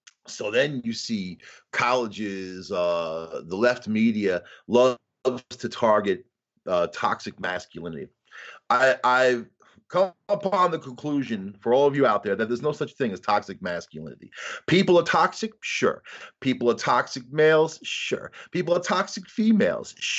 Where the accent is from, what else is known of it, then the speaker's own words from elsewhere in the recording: New York, United States; You see, I was raised on Long Island, multicultural school, diversity.